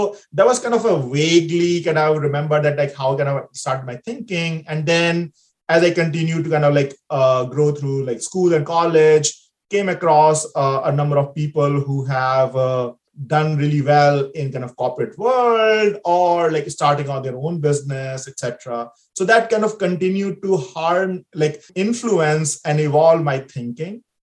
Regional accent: India; like I come from India, and I kind of come from a 5-generation-old family business

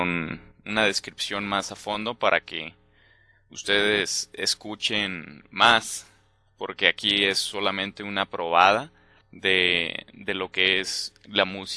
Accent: Mexico; No es que como mexicano estemos orgullosos de eso

